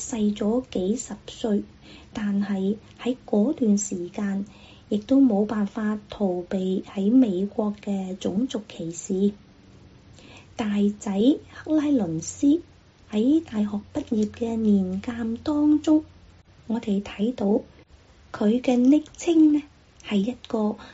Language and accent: Chinese; Guangdong, China; 就是我们广东人说叫做塞